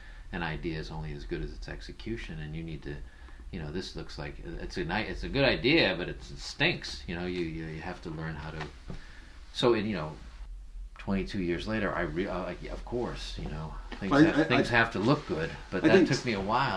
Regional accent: Boston, Massachusetts, United States; he's like a guy from Brooklyn, and we're these guys from Boston, and that's just the way we talk to each other

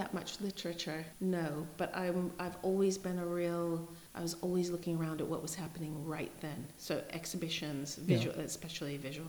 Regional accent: Los Angeles, California, United States; But not in my hometown, because I wanted to get away from the entertainment industry. It was kind of gross. And I lasted there 2 years, not as long. I thought it would be the perfect respite from LA.

